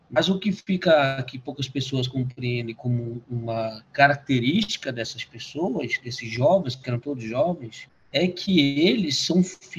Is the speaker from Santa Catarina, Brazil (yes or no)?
no; Manaus, Amazonas, Brazil; Eu sou filho da Compensa, nasci na Compensa.